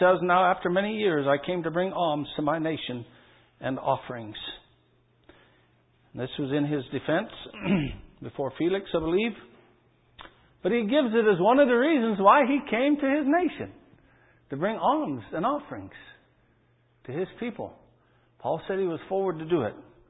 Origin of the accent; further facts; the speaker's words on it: Tennessee, United States; When I was a boy, just east of us where we grew up there in Tennessee